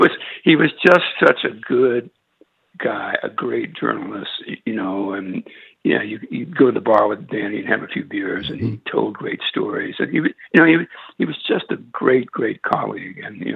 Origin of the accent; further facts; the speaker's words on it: Bayou Black, Louisiana, United States; as I was growing up on Bayou Black, Louisiana, my mom spoke Cajun French. This was the 50s and early 60s, and she had plenty of people to speak with.